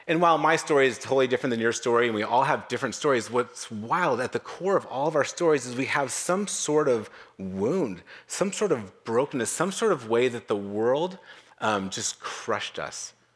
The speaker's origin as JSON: {"language": "English", "town": "Novato", "region": "California", "country": "United States", "tie": "born or raised there", "said": "In fact, I grew up in Novato, and I graduated high school, and I never looked back."}